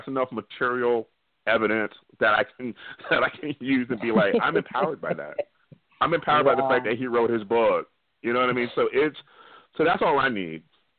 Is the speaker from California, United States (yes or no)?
yes; Oakland, California, United States; Like, I saw it every day growing up in Oakland. I saw it in West Oakland.